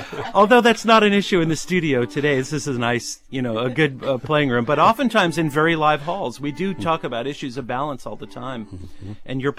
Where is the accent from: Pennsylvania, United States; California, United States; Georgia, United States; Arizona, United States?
California, United States; We grew up in the Bay Area, in San Francisco Bay Area